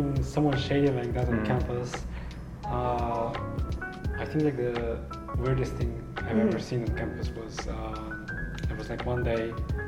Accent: Bulgaria; English is a second language; I'm from Bulgaria.

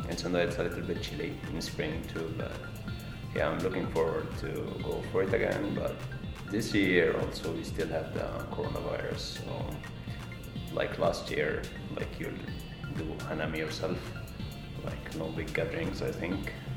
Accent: Egypt; I'm from Egypt.

